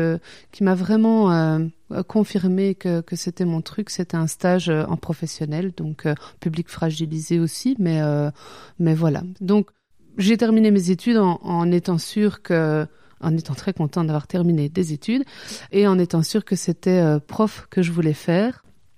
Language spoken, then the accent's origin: French; Belgium; j'ai 37 ans, je suis belge, je viens de Belgique, je parle français, un peu néerlandais et un peu anglais, et j'habite à Bruxelles.